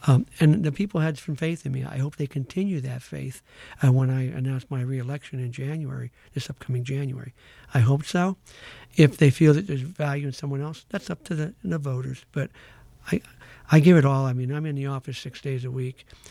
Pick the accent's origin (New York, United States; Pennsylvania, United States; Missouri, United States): Pennsylvania, United States; Wilkes-Barre; My wife and I love Wilkes-Barre. We were born and raised in Wilkes-Barre.